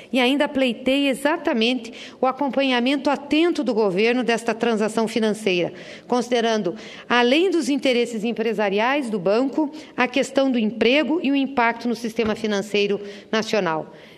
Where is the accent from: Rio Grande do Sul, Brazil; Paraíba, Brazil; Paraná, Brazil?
Paraná, Brazil; Curitiba; Como paranaense e curitibana